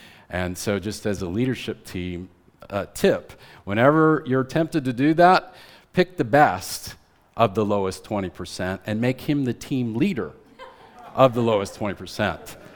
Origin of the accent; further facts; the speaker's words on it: Iowa, United States; And in our case, you know, I'm from Iowa. That's, for those of you who don't know geography, that's north, in the north part of the United States.